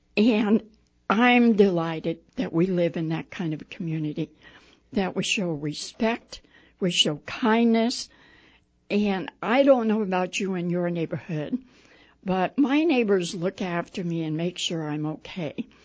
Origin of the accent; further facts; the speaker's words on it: Prescott Valley, Arizona, United States; And, of course, I'm from Prescott Valley, so I'm delighted to tell you